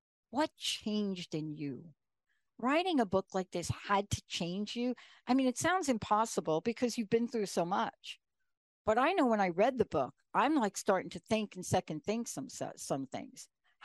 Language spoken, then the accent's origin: English; New York City, New York, United States; now in Boston, United States; I grew up in New York.